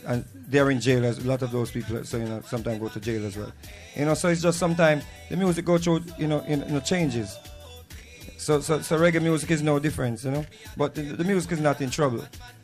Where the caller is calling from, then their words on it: Australia; I'm calling from Australia.